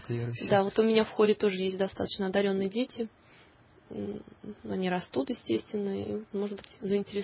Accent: Tula, Tula Oblast, Russia; born there; Да, я родилась в Туле.

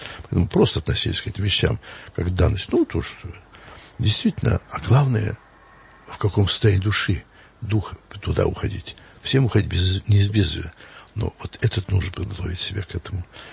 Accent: Zaraysk, Moscow Oblast, Russia; в храме, в котором я вырос, в Зарайске.

